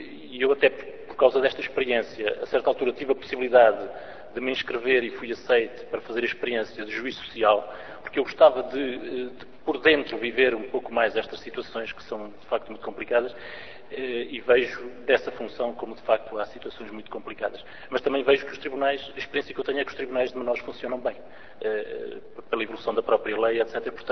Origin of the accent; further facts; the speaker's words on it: Pinhel, Guarda, Portugal; now in Coimbra, Portugal; eu sou do Conselho de Pinhel, embora trabalhe em Coimbra